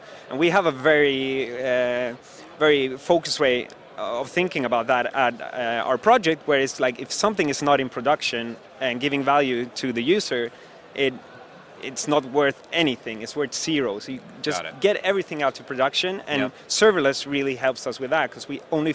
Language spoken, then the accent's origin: English; Oslo, Norway; English is a second language; I live here in Oslo. I'm from Norway.